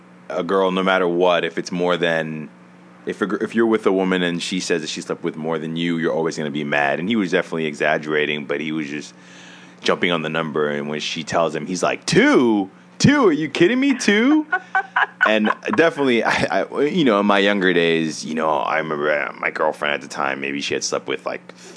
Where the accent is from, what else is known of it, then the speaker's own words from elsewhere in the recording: New York, United States; But I would like to think that being from New York, I'm from New York and a lot of my friends are from New York